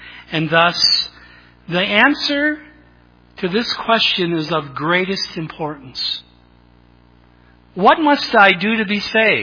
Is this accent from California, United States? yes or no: no; Aurora, Minnesota, United States; senior pastor at Duluth Bible Church. I grew up in Aurora